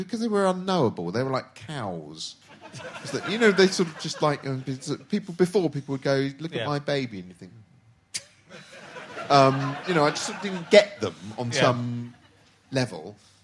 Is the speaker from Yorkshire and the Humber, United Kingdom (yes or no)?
no; Reading, South East England, United Kingdom; born there; I was born in Reading.